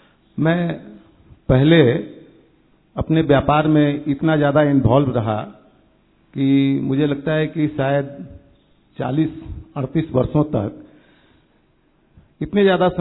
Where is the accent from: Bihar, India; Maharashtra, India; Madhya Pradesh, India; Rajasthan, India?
Bihar, India; बिहार से आया हूँ।